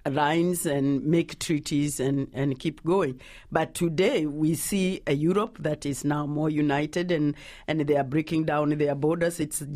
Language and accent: English; Kenya; because I am a Kikuyu. I come from the Kikuyu community.